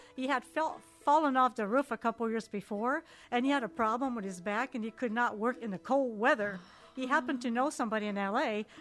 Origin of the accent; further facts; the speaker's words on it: Valleyfield, Quebec, Canada; now in United States; Yes, a little place called Valleyfield, which is not far from the New York border.